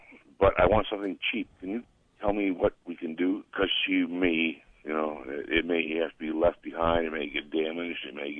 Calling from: Rochester, United States; Steve, I'm from Rochester.

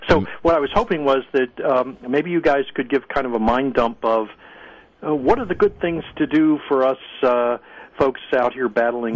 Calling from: Webster, United States; We're calling from Webster.

